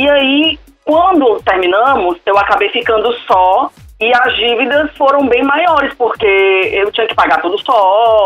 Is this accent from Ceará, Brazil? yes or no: yes; Fortaleza, Ceará, Brazil; Eu sou de Fortaleza.